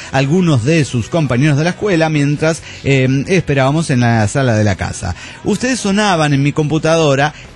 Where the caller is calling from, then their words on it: Nezahualcóyotl, State of Mexico, Mexico; Hola, ¿cómo están? … de Netzahualcóyotl, México.